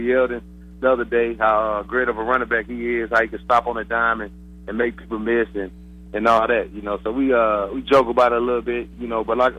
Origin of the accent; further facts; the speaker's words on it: Fort Wayne, Indiana, United States; born there; also born or lived in Tuscaloosa, Alabama; I remember as a child growing up, when I was born in Fort Wayne, Indiana, before I moved to Tuscaloosa, I used to go to the Rod Woodson camp all the time.